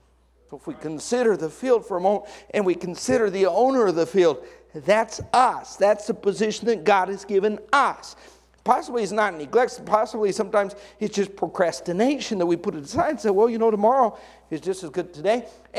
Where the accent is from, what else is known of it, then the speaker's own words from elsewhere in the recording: Colorado, United States; growing up in Colorado, I remember a couple times leaving our bikes outside, and it would drop 6, 8, 10 inches of snow.